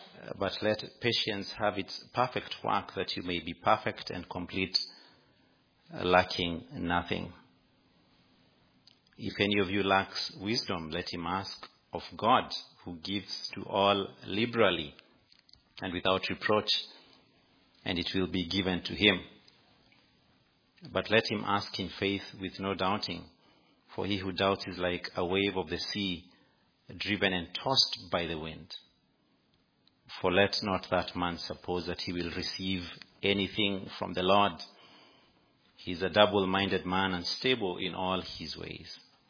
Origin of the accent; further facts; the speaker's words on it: Kenya; English is a second language; I come from Africa, and that's in Kenya, and I'm a student at Queenville Seminary.